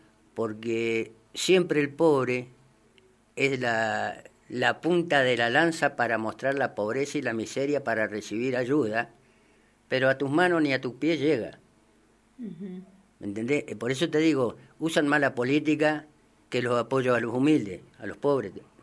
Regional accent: Buenos Aires, Argentina; now in Mendoza, Argentina; Te lo digo yo que vengo de Buenos Aires, conozco el movimiento de Buenos Aires y estoy conociendo el de Mendoza.

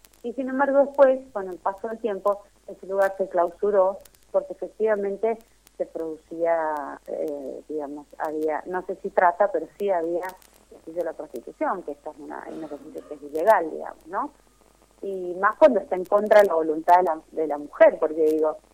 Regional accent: San Martín, Buenos Aires Province, Argentina; yo soy de San Martín, hace muchos años que vivo acá en Boicruz, pero vengo del este, ¿no?

